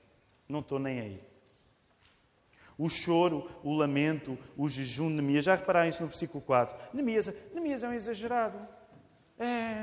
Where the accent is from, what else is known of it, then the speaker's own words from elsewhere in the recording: Portugal; Eu, como português, dizer assim, não fica muito bem como português estar a cantar em português do Brasil.